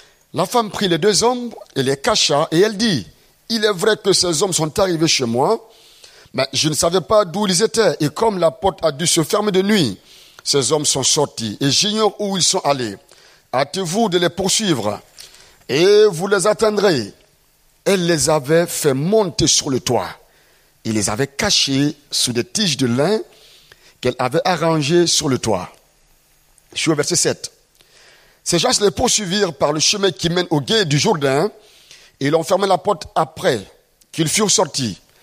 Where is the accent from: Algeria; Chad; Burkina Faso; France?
Burkina Faso; Je suis originaire du Burkina Faso. Et je suis pasteur dans une église Assemblée de Dieu dans la ville qu'on appelle Ouagadougou.